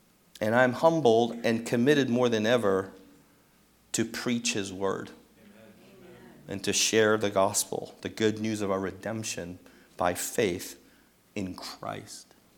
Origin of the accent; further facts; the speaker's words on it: United States; Now, as an American, I am angry.